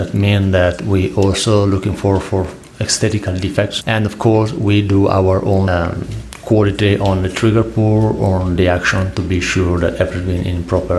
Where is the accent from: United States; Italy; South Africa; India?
Italy; English is a second language; I come from Italy.